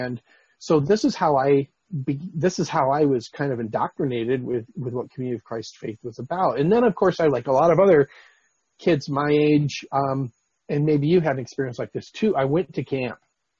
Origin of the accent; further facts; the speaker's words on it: Grand Rapids, Michigan, United States; I grew up in Grand Rapids, Michigan at Union Avenue Congregation, which is kind of like was the central congregation for that area.